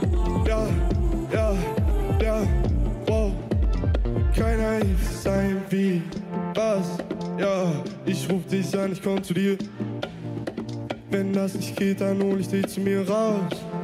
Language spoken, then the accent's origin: German; Hamburg, Germany; also born or lived in Berlin; Ich bin zwar geboren in Berlin, aber ich bin aufgewachsen in Hamburg. Ich wohne in Hamburg, ich bin Hamburger.